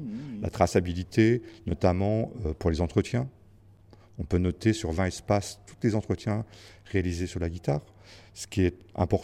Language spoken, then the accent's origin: French; La Rochelle, Nouvelle-Aquitaine, France; Alors moi je viens de La Rochelle.